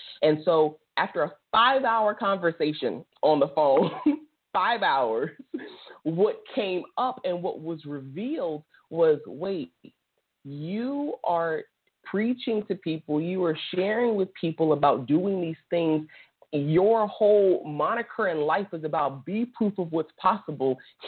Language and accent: English; New Orleans, Louisiana, United States; now in California, United States; And so I didn't end up going to college, you know, here in California, but I went in New Orleans, my hometown.